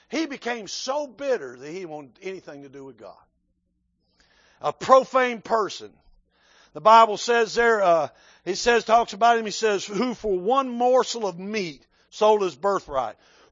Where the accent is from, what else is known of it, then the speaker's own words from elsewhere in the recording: Florida, United States; I was raised in South Florida. We didn't have an air conditioner in the house.